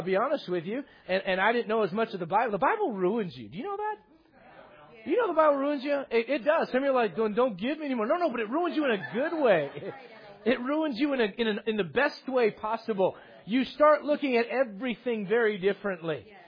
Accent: United States; I'm an American.

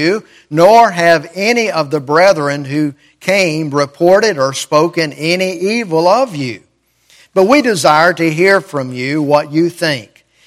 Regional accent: Rome, Georgia, United States; By the way, did you know that I grew up in Rome? Rome, Georgia

